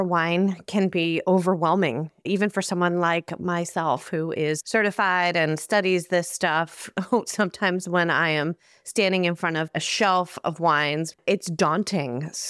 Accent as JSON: {"language": "English", "region": "New Jersey", "country": "United States", "tie": "born or raised there", "lives_now": "Sonoma County, United States", "said": "I am back in Sonoma County, California after traveling to my home state of New Jersey last week."}